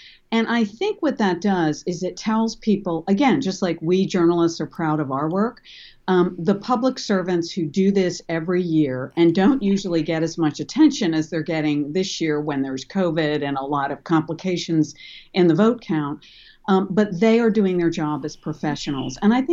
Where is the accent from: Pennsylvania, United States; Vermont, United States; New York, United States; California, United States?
Pennsylvania, United States; because it was about Pennsylvania, my home state